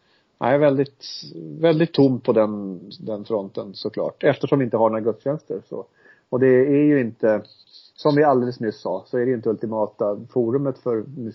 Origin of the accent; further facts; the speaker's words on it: Järfälla, Stockholm County, Sweden; i min hembygd, det vill säga Järfälla, där jag bodde i 47 år eller vad det var.